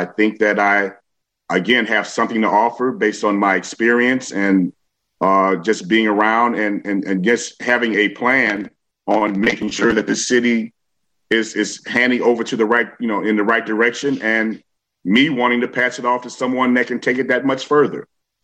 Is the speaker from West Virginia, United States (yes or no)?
no; Chicago, Illinois, United States; I am a Chicagoan, and I think almost all Chicagoans want the same thing.